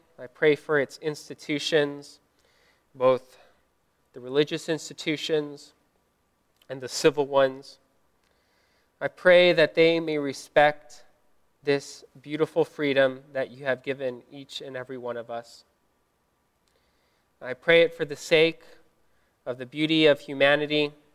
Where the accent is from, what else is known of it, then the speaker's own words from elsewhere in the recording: United States; Any law restricting this fundamental freedom not only goes against who I am as an American, it goes against who I am as a Baptist, as an evangelical, as a Christian.